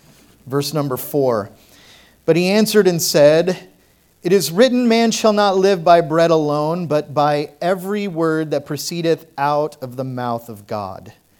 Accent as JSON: {"language": "English", "region": "Arizona", "country": "United States", "said": "Oh man, I'm getting cold now. I'm from Arizona."}